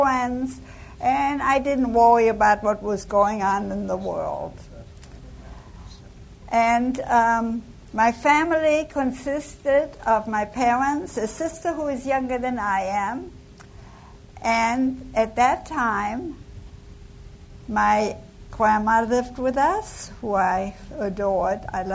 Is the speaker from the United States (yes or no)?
no; Lauterbach, Hesse, Germany; born there; English is a second language; I was born in Germany, Lauterbach, Germany. And I was born just a few months before Hitler came to power.